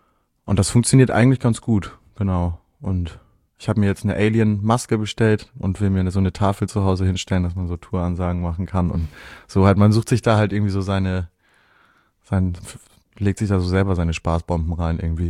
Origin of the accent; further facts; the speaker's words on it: Volksdorf, Hamburg, Germany; Also Stromzäune gab es bei uns in Volksdorf tatsächlich auch.